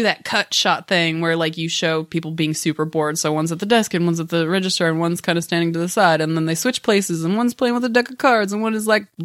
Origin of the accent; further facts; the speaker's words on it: Federal Way, Washington, United States; now in Tacoma, United States; now I live in Tacoma, but Federal Way will always be my hometown.